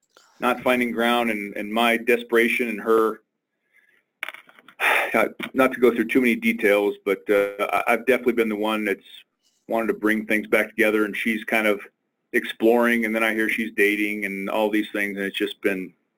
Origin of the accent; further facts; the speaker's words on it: Denver, Colorado, United States; from Denver here in beautiful Colorado.